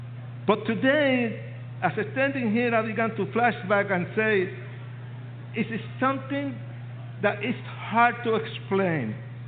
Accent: Puerto Rico; born there; When I was born in Puerto Rico, I didn't know nothing.

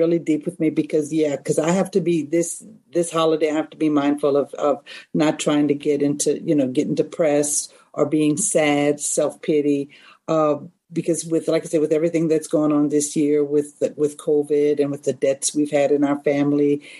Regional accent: Opelousas, Louisiana, United States; I am from Opelousas.

